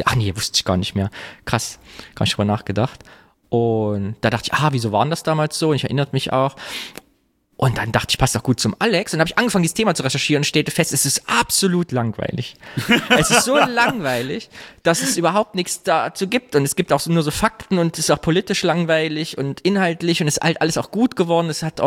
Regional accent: Thuringia, Germany; Ich war letztens in Thüringen, wieder da war hier am Stausee, da wo ich herkomme, Kyffhäuser

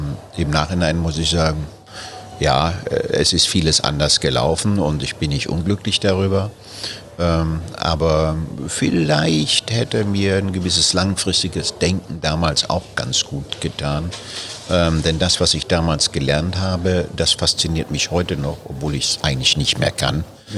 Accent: Baden-Württemberg, Germany; ich bin ja in Baden-Württemberg zur Schule gegangen, Baden-Württemberg aufgewachsen.

